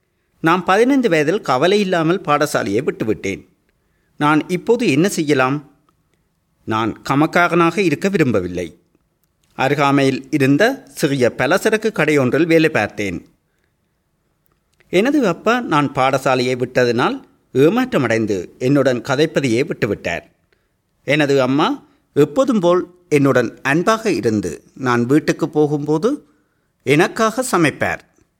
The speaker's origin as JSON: {"language": "Tamil", "region": "Northern Province", "country": "Sri Lanka", "tie": "born or raised there", "said": "நான் யாழ்ப்பாணத்துக்கு அருகிலுள்ள கடல் சார்ந்த பிரதேசத்தில் பிறந்து வளர்ந்தேன்."}